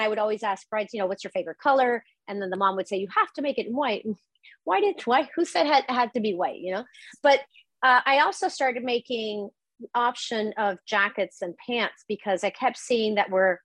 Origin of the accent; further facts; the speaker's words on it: Venezuela; I'm originally from Venezuela, but I didn't grow up there. I grew up everywhere because my dad worked for an American company, for the international part of an American company. So we moved around a lot. I lived in so many countries.